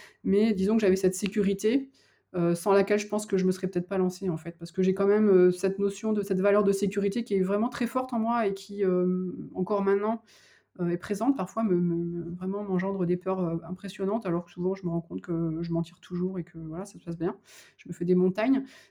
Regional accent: Nouvelle-Aquitaine, France; now in Toulouse, France; moi je suis de Charente-Maritime et c'est mon ex-conjoint qui est de la Bège en fait, donc j'avais tout quitté pour m'installer à Toulouse.

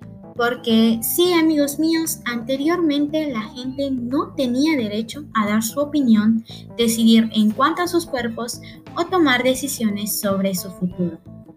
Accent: Mexico; Es importante como ciudadanos mexicanos y en general como personas que conozcamos nuestros derechos

